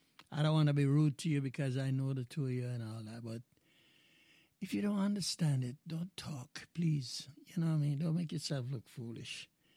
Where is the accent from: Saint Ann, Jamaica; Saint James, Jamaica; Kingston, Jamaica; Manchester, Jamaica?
Manchester, Jamaica; Mandeville; moved away as an adult; And I spent my first 23 years in good old Jamaica.